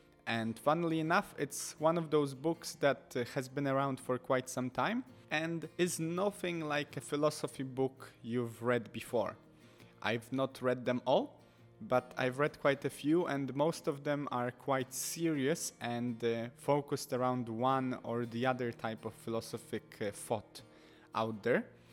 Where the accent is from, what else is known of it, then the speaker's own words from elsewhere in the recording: Warsaw, Masovian Voivodeship, Poland; English is a second language; I grew up in Warsaw in Poland. And for the most part, I was educated through religion, not philosophy.